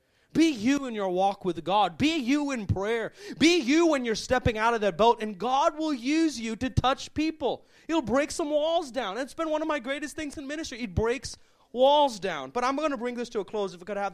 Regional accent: India; moved away; Like, I just moved from India.

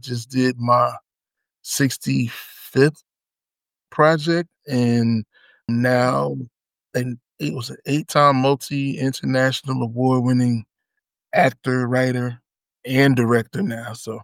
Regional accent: Newark, New Jersey, United States; now in Atlanta, United States; I'm originally from Newark, New Jersey. I now reside on the outskirts of Atlanta, Georgia.

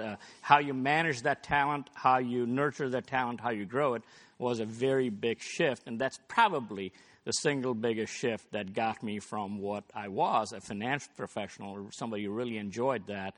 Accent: India; when I was growing up in India, you either had to be a doctor or an engineer.

